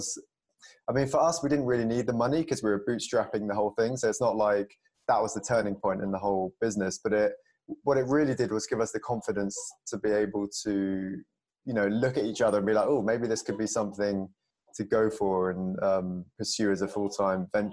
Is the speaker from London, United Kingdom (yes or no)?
yes; London, United Kingdom; I am born and bred in London.